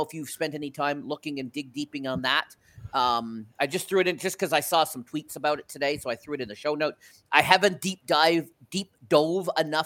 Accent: Toronto, Ontario, Canada; because it affects my hometown Raptors, or home country Raptors.

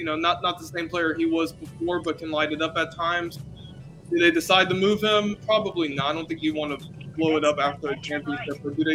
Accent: Florida, United States; You know, I'm from Florida, so we'll go Tampa Bay.

